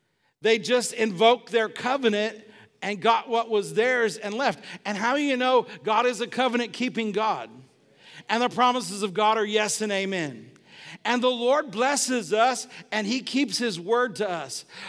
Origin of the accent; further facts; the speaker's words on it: the South, United States; come on, y'all, we're from the South.